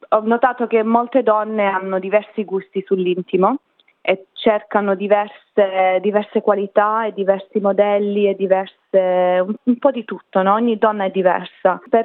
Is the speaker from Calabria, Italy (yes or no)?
yes; Calabria, Italy; also born or lived in Australia; Sì, sono cresciuta in Calabria. Mio padre è calabrese, però mia mamma è romana con origini sarde.